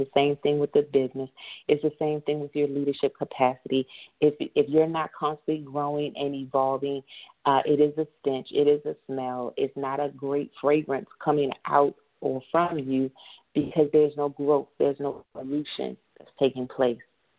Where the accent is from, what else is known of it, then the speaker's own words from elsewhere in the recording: Maryland, United States; We know definitely in the northern area, I'm from Maryland, and when the seasons change from summer to fall, the trees start changing colors